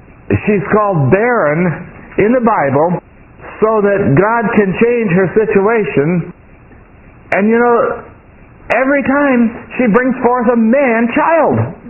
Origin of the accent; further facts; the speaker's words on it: England, United Kingdom; Anyway, if you'll tolerate my being English, I will say it in my English understanding.